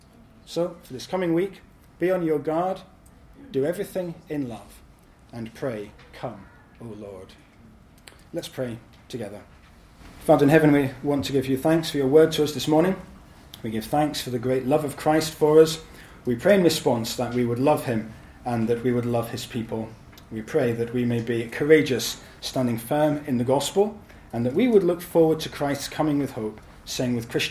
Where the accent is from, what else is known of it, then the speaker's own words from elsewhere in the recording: Scotland, United Kingdom; I'm from Scotland.